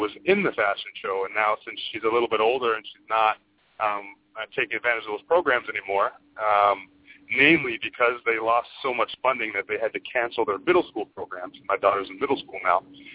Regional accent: Grand Forks, North Dakota, United States; I'm from North Dakota originally, but there was the town I'm from is Grand Forks

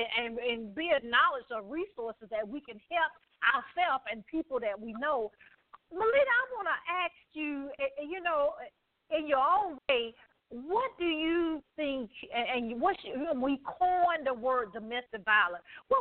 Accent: Alabama, United States; I'm from Alabama, and I always say that. You can tell by my voice.

